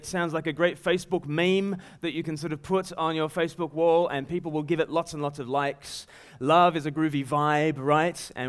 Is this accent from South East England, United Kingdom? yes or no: yes; Eastbourne, South East England, United Kingdom; I'm from Eastbourne, so everyone's Christians for hundreds of years.